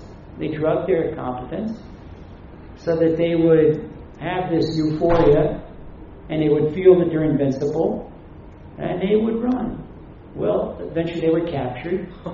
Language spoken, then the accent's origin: English; Ashdod, Southern District, Israel; You know, I'm from Ashdod, from southern Israel.